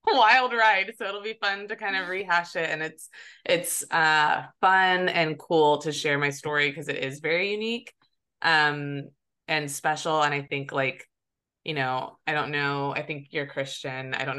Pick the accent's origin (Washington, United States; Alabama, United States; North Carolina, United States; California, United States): North Carolina, United States; Salisbury; So I am from Salisbury, North Carolina, which is like 45 minutes north of Charlotte.